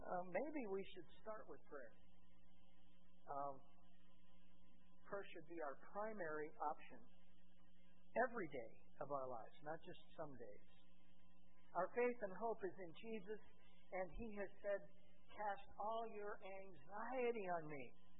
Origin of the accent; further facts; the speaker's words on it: Chicago, Illinois, United States; And I'm from Chicago.